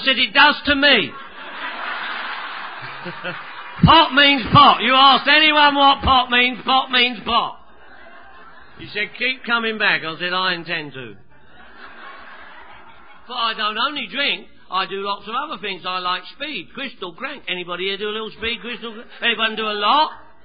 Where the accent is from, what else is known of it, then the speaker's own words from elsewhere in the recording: Phoenix, Arizona, United States; from Phoenix.